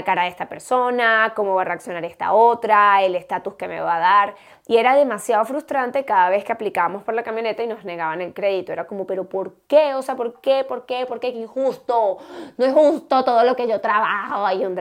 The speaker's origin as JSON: {"language": "Spanish", "country": "Venezuela", "moved": "yes", "lives_now": "United States", "said": "yo soy de Venezuela. Y en Venezuela era como que, wow, una 4Runner, entonces yo quería una 4Runner. Y cuando llegué a Estados Unidos nos dimos cuenta que además había un montón de opciones de camioneta."}